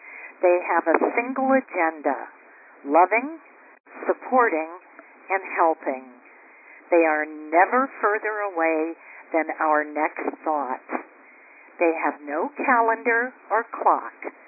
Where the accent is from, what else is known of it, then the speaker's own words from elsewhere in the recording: Iowa, United States; I grew up in Iowa